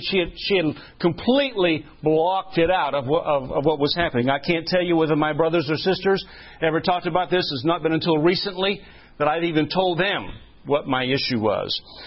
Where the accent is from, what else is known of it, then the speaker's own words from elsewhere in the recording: New England, United States; I was raised mostly in New England, a very liberal part of the country